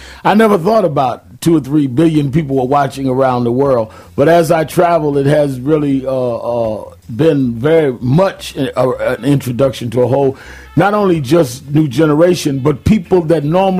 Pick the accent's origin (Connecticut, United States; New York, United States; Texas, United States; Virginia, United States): New York, United States; Brooklyn; has arrived, even though I was from Brooklyn.